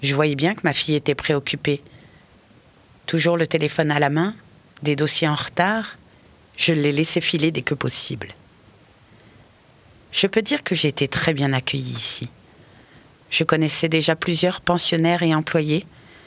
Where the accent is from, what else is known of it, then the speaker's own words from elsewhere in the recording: Hauts-de-France, France; mais je viens du Nord. Le plat pays n'a rien à voir avec les montagnes des Bauges.